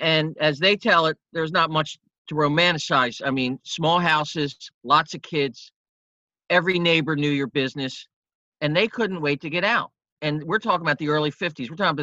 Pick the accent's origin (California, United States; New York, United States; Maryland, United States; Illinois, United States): Maryland, United States; Linthicum; So even we grew up in Linthicum. I'm in their basement now. It's a brick rancher.